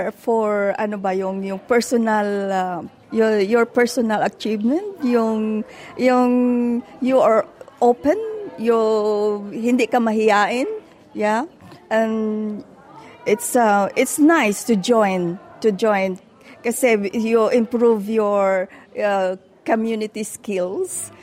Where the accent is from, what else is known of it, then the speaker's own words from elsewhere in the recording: Tapaz, Western Visayas, Philippines; Actually, I'm not exactly Iloilo. I'm from Tapas. Mabuhay ang Tapas. Capiz.